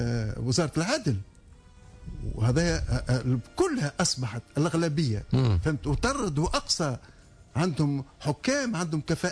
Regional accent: Tunisia; من الكلام اللي قالوا احنا كشعب تونسي

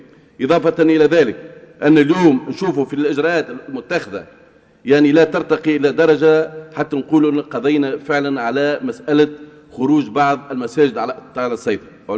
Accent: Tunisia; عندنا في تونس

